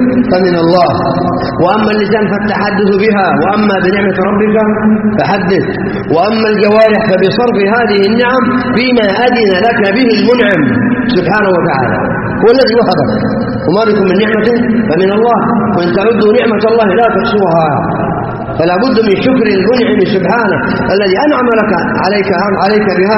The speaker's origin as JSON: {"language": "Arabic", "country": "Saudi Arabia", "said": "على ما نعيش في بلادنا السعودية من أمن واستقرار وهدوء واطمئنان"}